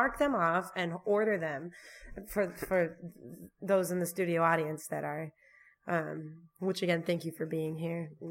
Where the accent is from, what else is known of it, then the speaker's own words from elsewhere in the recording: Ludington, Michigan, United States; also born or lived in Dayton, Ohio / Muskegon; I grew up in Ludington, and then, Ohio. I lived near Dayton, Ohio.